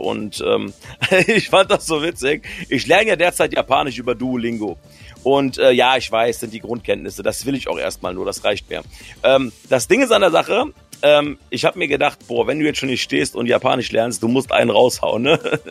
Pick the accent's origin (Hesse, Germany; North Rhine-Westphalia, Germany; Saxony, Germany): Hesse, Germany; Frankfurt; born there; ich bin ja gebürtiger Frankfurter